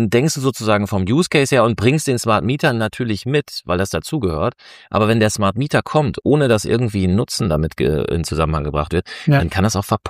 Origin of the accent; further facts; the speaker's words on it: Northern Germany, Germany; Also ich komme ja auch aus Norddeutschland